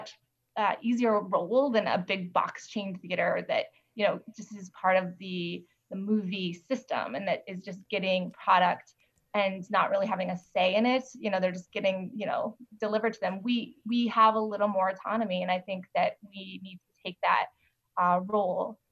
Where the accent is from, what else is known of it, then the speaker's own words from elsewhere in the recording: United States; I grew up here, I'm Korean American.